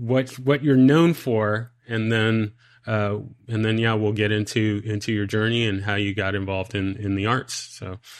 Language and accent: English; San Diego, California, United States; moved away as an adult; now in Dallas, United States; I'm originally from the San Diego, California area, and after I got out of the military, I moved to the Dallas, Texas area.